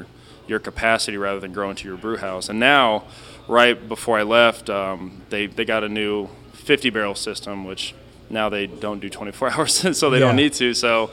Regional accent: Edwardsville, Illinois, United States; also born or lived in Oklahoma / South Dakota / Iowa; So I was a military baby, so I bounced around. I was born in Oklahoma, moved to South Dakota, to Iowa. When I was in sixth grade, I moved to Edwardsville, and so went to middle school and high school there.

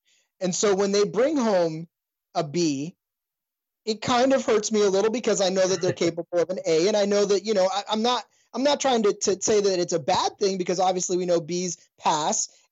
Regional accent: California, United States; the fact that I was from California and I didn't know how, you know, the community would accept an outsider having a podcast about their team

